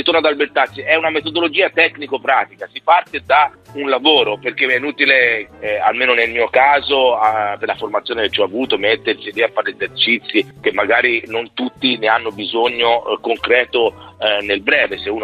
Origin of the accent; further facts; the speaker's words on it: Tuscany, Italy; casa mia il ciclismo è il secondo sport vissuto da toscano, in mezzo alle biciclette